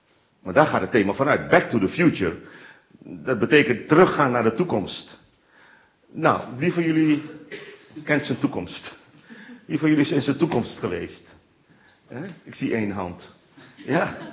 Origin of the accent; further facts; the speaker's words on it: Assen, Drenthe, Netherlands; Ja, ik kom uit Assen. Ik kom uit Assen.